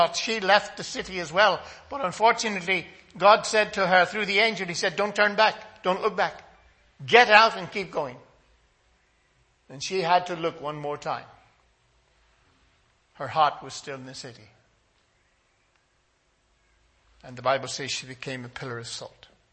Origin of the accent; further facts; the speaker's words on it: Northern Ireland, United Kingdom; I come from Northern Ireland. Look at the violence we've had there.